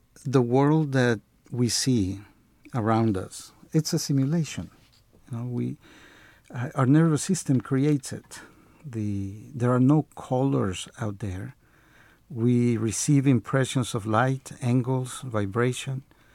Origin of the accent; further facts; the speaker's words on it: El Salvador; I was born in El Salvador. I was born in the heart of what used to be the Pipil kingdom, named Cuscatlan, or the place of the jewel. I was born there and grew up in the middle of a war.